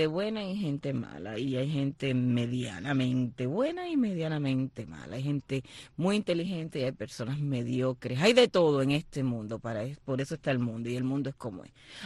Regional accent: Holguín, Cuba; y me tienes a mí, que soy de Holguín.

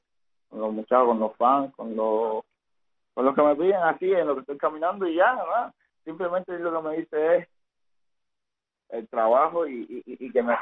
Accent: Cuba; a mi pueblo cubano

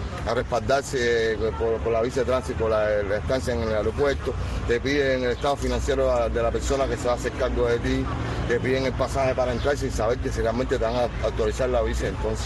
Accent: Cuba; No tenemos derecho, como cualquier cubano

